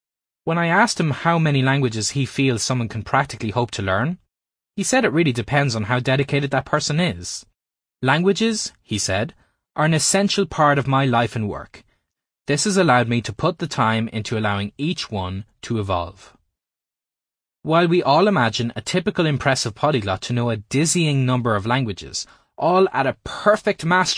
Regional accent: Ireland; Irish is important to me as an Irish person.

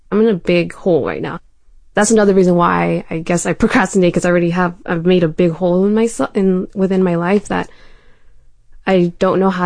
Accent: San Francisco, California, United States

